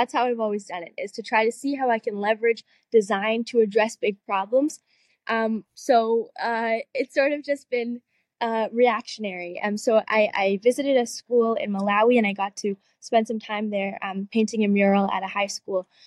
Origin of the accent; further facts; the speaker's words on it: Vancouver, British Columbia, Canada; I am 19 years old and I'm from Vancouver, Canada.